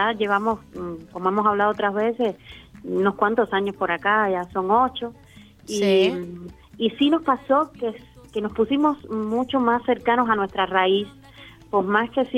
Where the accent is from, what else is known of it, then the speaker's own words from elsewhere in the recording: Havana, Cuba; Ambos somos de La Habana.